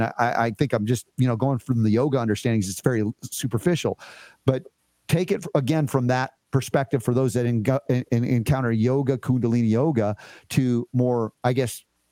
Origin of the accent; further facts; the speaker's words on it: United States; But a lot of what my experience has been growing up in the United States is these concepts are very foreign to us.